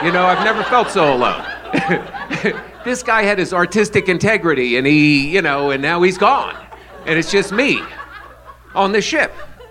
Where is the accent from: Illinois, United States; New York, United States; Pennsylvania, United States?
New York, United States; I'm like, hey, I'm from New York.